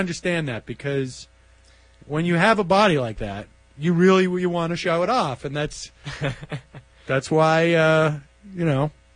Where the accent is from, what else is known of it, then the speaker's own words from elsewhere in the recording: Worcester, Massachusetts, United States; Lowell, of course, Worcester, my hometown, Fitchburg, Leominster